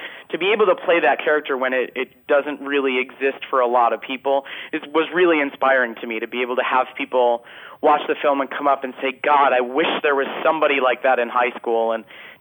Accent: Highland Park, Illinois, United States; Well, fortunately, I grew up just outside of Chicago

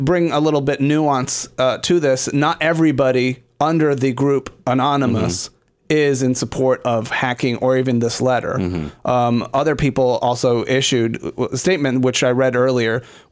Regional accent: Puerto Rico; I grew up in Puerto Rico, and as a kid, I just kind of would wander around my neighborhood because we could do that back in the 70s. Sorry, I just gave away my age.

